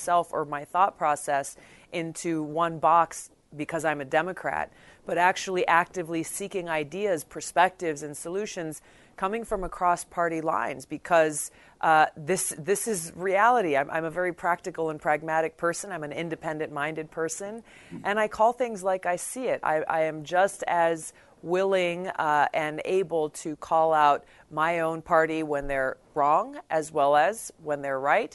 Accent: United States; I classify myself first and foremost as an American.

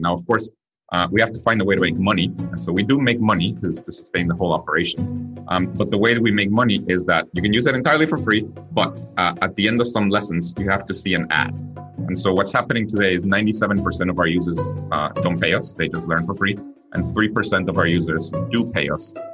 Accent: Guatemala; My views on education are very related to the fact that I'm from Guatemala. I was born there. And it's a very poor country.

